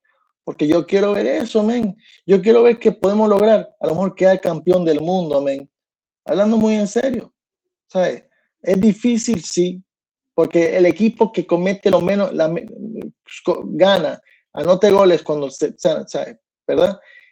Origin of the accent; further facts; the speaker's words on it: United States; los americanos, que yo soy gringo